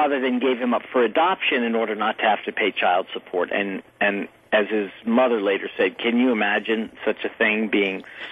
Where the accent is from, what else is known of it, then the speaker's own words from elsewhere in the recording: California, United States; the year I graduated from high school in California, began the defunding of public education in my home state